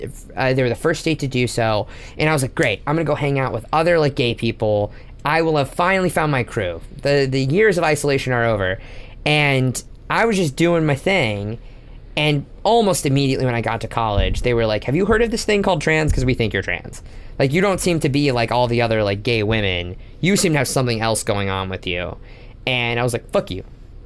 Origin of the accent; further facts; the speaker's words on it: Oklahoma City, Oklahoma, United States; But I grew up in Oklahoma City, which is very conservative.